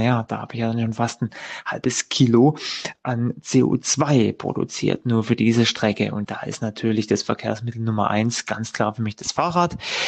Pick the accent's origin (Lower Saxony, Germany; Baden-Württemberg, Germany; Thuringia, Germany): Baden-Württemberg, Germany; Bühl; ich komme hier aus Baden-Württemberg, aus dem schönen Bühl.